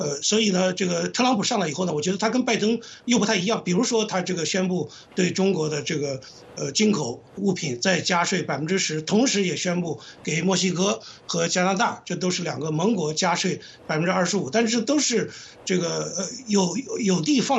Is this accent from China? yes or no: no; United States; 我们作为美国人，我们自己的领导人